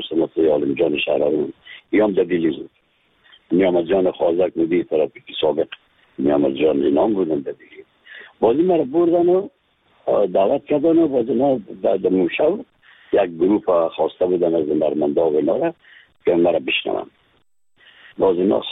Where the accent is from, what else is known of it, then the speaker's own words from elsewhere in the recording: Afghanistan; از افغانستان هستم